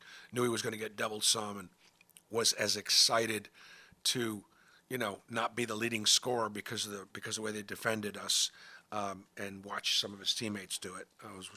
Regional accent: United States; As an American Jewish person that is in the public eye, I feel like it's my responsibility to try to speak the truth

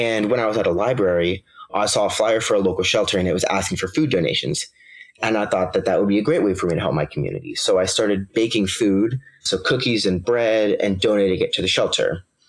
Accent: Vienna, Virginia, United States; I'm from Vienna, Virginia, and I go to James Madison High School.

